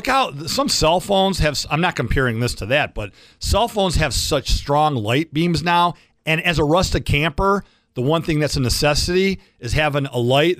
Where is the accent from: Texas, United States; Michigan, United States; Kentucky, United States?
Michigan, United States; Oak Park; Then we crossed 8 Mile near North End, and I grew up in Oak Park, went to Berkeley.